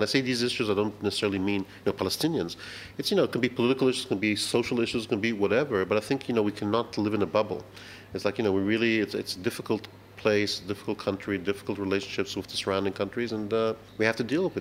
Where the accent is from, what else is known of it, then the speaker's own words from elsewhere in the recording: United States; now in United Kingdom; as a kid, I grew up in America. So I was influenced strongly by American cinema and, you know, American television, even.